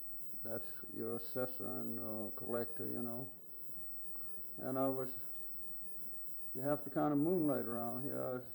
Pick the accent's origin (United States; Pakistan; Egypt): United States; Deering; born there; I was born in Deering, sir.